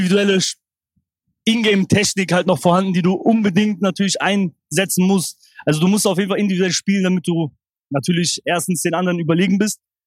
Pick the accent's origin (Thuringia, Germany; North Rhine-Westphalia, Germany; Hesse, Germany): North Rhine-Westphalia, Germany; Cologne; born there; now in Berlin, Germany; Ich bin gebürtiger Kölner.